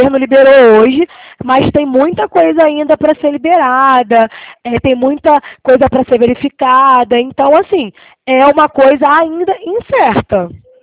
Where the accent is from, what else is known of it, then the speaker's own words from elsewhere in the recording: Rio de Janeiro, Brazil; Eu sou do Rio, mas eu atendo a todo o estado